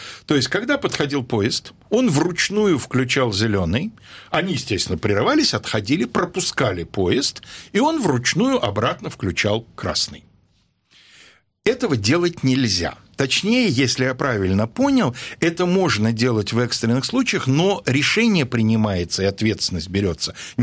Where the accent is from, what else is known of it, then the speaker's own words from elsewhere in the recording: Belarus; это же Белоруссия. Даже я, внук крестьян, знаю, что в наших краях, а моя родная деревня, в общем, в том же направлении